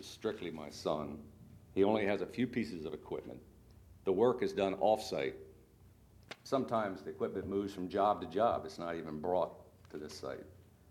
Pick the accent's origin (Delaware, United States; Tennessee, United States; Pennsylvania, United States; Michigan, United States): Delaware, United States; Lewes; I'm from Lewis, Delaware